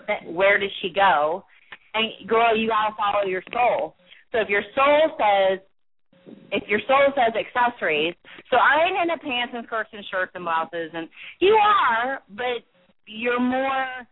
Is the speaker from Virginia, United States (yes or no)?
yes; Virginia, United States; now in California, United States; I grew up in Virginia. So I know I'm in California, but I actually know Atlanta.